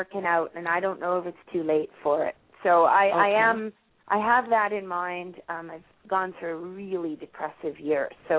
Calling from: Toronto, Ontario, Canada; Oh, I'm calling from Toronto

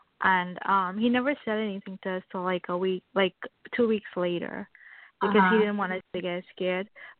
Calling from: Miami, Florida, United States; I'm calling from Florida, Miami, Florida.

